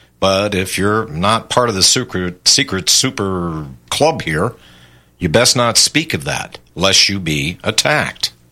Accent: Atlanta, Georgia, United States; I was raised in Atlanta's historic Old Fourth Ward, which produced Dr. Martin Luther King Jr.

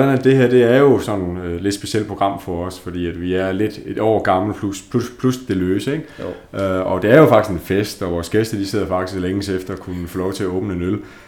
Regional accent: Jutland, Denmark; Jylland er også okay. Jeg er selv jyde.

